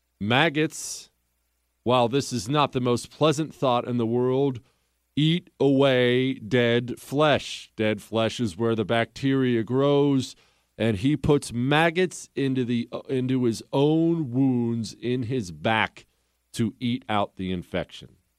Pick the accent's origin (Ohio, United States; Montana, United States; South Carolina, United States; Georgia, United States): Montana, United States; Bozeman; To this day, actually, I grew up in Bozeman, Montana.